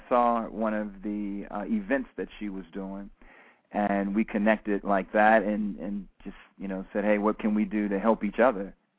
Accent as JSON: {"language": "English", "town": "Chicago", "region": "Illinois", "country": "United States", "said": "Hey, I'm from Chicago, man, you know."}